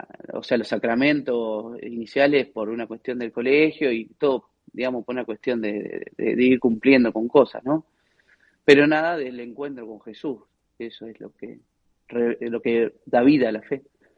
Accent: Suipacha, Buenos Aires Province, Argentina; yo vengo de una ciudad que se llama Suipacha, que está en la provincia de Buenos Aires, queda aproximadamente a 60 kilómetros de la Basílica de Luján.

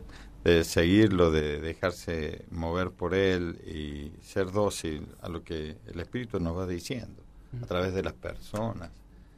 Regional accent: Córdoba, Argentina; Yo estudié en el seminario de Córdoba, yo crecí en Córdoba.

